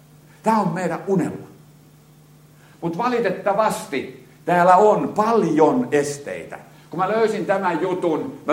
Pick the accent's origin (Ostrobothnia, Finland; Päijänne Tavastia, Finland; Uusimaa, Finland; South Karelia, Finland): Ostrobothnia, Finland; Vaasa; moved away as an adult; Mä aloitin itsenäisen elämisen. Mulla olisi asuntoa, kun mä tulin Vaasasta Tampereelle.